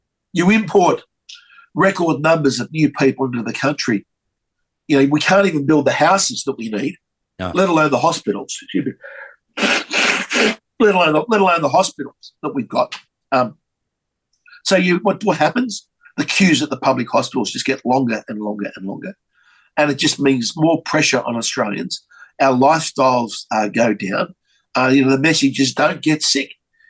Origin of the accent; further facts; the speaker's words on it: United States; I'm old, even though I'm American.